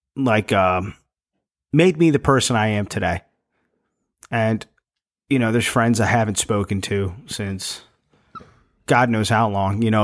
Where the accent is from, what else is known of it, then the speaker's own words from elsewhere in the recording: Hillsboro, United States; He's a friend of mine from my hometown of Hillsboro.